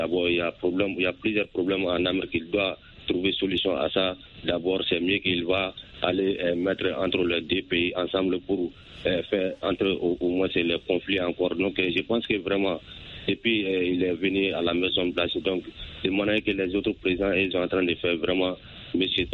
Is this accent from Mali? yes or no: yes; Mali; born or raised there